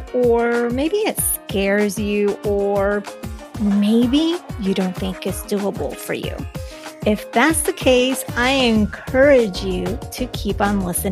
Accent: Colombia; If you recall, I'm from Colombia, from the mountains.

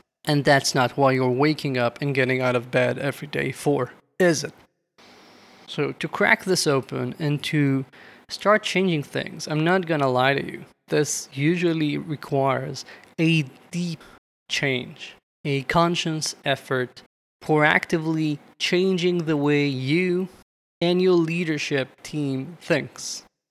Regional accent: Israel; And I come from Israel. Here, most of the teams, when they are small, have amazing candor.

